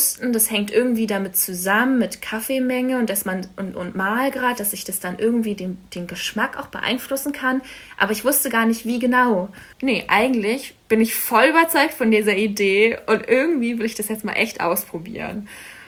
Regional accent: Berlin, Germany; Ich komme aus Berlin ursprünglich, bin da aufgewachsen.

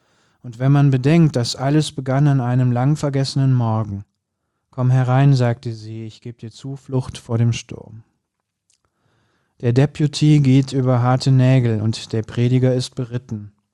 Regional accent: North Rhine-Westphalia, Germany; Ich bin ja im Bergischen Land groß geworden, am Ende der Welt, um nicht arisch zu sagen.

